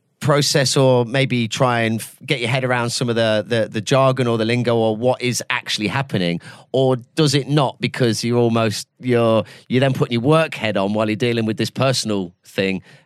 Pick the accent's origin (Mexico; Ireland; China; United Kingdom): United Kingdom; England; Sorry, I'm English. We've got very simple names here.